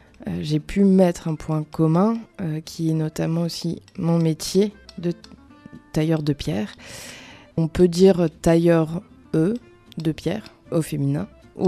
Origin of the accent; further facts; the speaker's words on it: Hauts-de-France, France; je viens de Picardie, dans le nord de la France, pour aujourd'hui habiter dans la Drôme.